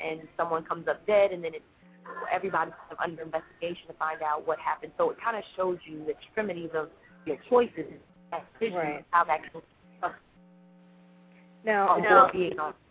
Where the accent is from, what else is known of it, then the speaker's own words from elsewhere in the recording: Chicago, Illinois, United States; moved away as an adult; now in Los Angeles, United States; Well, I am from Chicago originally. I actually moved to L.A. right out of high school.